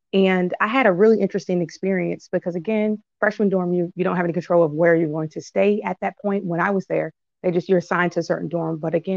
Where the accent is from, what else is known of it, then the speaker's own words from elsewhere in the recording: Upper Marlboro, Maryland, United States; also born or lived in Washington, United States; I'm from the Washington, D.C. area, born in D.C., raised in Upper Marlboro, Maryland. Kind of suburbanite, but it's all good.